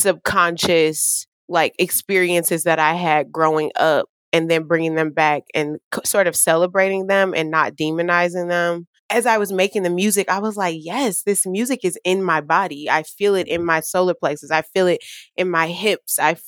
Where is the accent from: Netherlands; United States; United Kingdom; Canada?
United States; Illinois; like I grew up on the South Side.